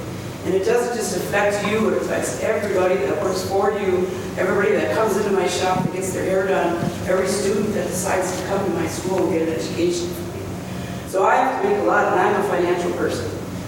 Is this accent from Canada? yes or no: no; Minnesota, United States; I'm from Minnesota. I'm here visiting my sister